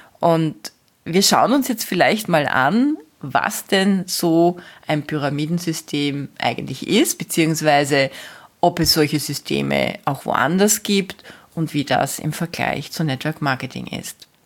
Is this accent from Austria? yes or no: yes; Austria; Das Gleiche finden wir auch beim Militär oder beim Bundesheer, wie man bei uns in Österreich sagt, in Deutschland sagt man, glaube ich, Bundeswehr.